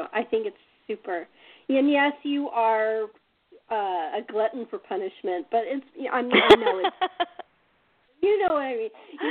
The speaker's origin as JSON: {"language": "English", "region": "California", "country": "United States", "tie": "born or raised there", "said": "I was brought up in California, so until I was 9 years old, I had never seen snow except for one time."}